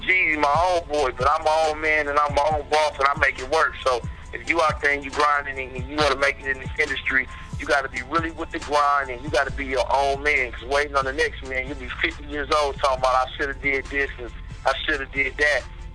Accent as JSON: {"language": "English", "region": "West Coast", "country": "United States", "said": "I'm from the West Coast, man. We raised off of punching niggas."}